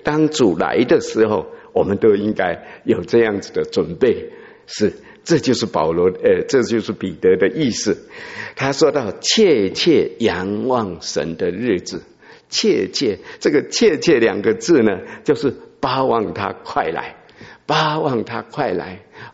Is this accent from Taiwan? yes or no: yes; Taipei, Taiwan; 我有时候带弟兄姊妹去我的老家，在台北